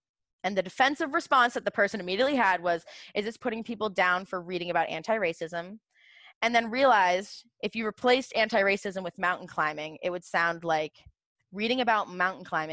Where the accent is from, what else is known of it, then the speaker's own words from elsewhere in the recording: Portsmouth, New Hampshire, United States; No, I'm from Portsmouth, New Hampshire. Go to Cup of Joe.